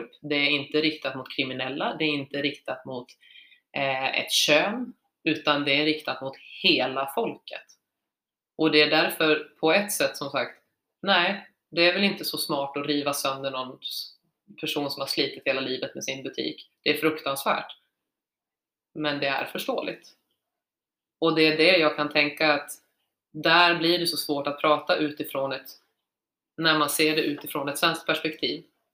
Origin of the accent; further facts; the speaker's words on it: Sweden; jag är svensk, alla de här sakerna